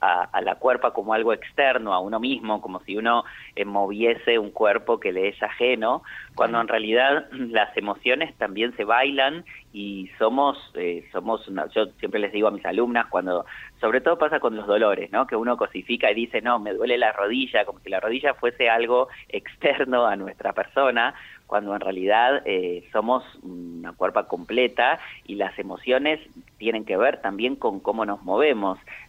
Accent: Buenos Aires, Argentina; Yo soy de Buenos Aires

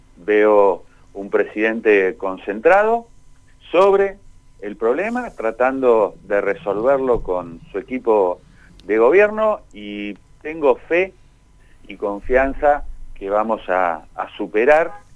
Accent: Argentina; como argentinos.

